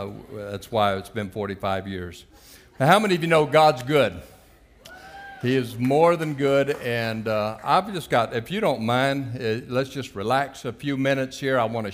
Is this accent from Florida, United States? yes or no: no; Houston, Texas, United States; I'm from Houston. I was here last week. I'm here again this week.